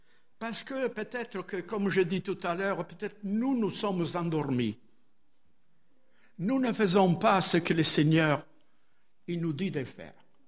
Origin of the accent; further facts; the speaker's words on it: Italy; Vous êtes français, moi je suis italien